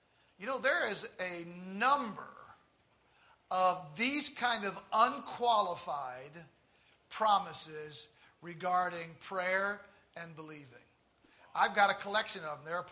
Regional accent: Collinsville, Illinois, United States; the public swimming pool in my hometown of Collinsville, Illinois, a small little town in the Midwest.

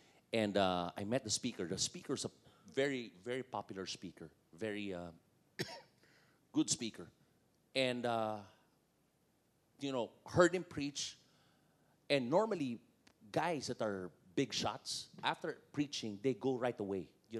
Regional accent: Malaysia; Hi, my name is, I'm from Malaysia.

